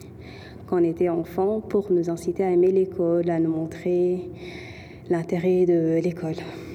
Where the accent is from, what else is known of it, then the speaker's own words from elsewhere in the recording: Burundi; je suis de Burundi.